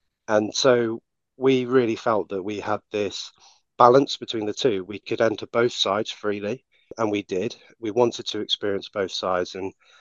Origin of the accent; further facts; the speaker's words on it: London, United Kingdom; also born or lived in Manchester; Oh, I'm from North London, mate. And I went to Manchester University for 4 years before coming to do my conscription